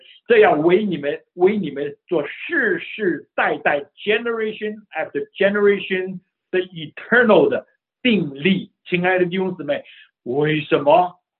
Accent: China; 这像不像我们中国人过春节要放假几天？

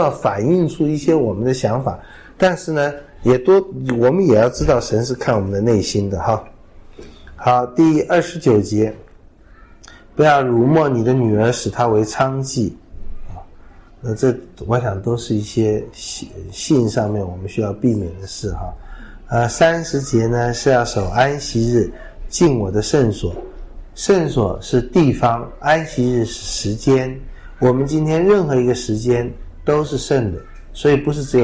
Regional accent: China

